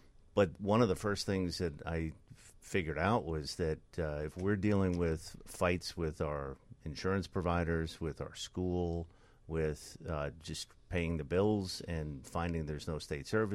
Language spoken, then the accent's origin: English; New York, United States; moved away as an adult; I grew up in New York. I spent the first half of my life, I'm 48 now, first 23 years or so in New York.